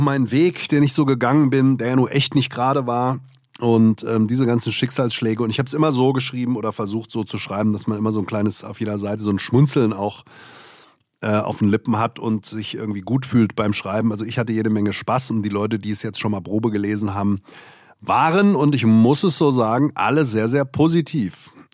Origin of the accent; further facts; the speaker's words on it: Hesse, Germany; Ich bin ja nun mal in Hessen aufgewachsen.